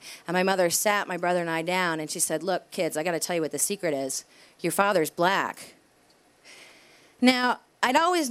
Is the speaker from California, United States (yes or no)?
no; Fairfield, Connecticut, United States; born there; I was born in Fairfield, Connecticut, which is like the land of wasps.